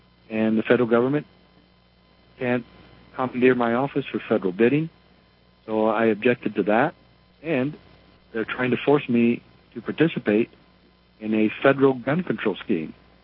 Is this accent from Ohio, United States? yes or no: no; Arizona, United States; also born or lived in Utah; And then I moved from Utah back to my hometown in Arizona in 88.